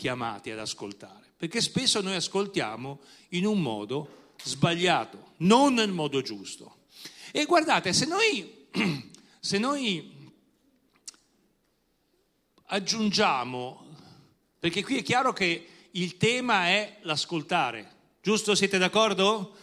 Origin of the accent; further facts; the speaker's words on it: Lavagna, Liguria, Italy; noi veniamo dalla Liguria, Lavagna, che è una città in provincia di Genova, sulla costa